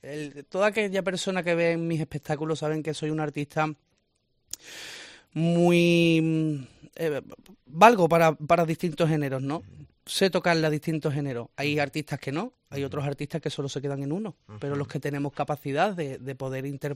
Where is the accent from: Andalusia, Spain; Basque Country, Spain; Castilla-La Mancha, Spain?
Andalusia, Spain; yo soy muy español, muy andaluz, me gusta nuestro folclore, no desprecio lo extranjero, pero como soy de España